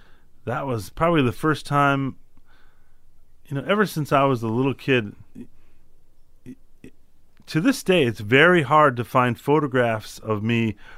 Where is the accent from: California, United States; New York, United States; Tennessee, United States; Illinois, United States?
Illinois, United States; Chicago; I'm from Chicago; I knew a lot about it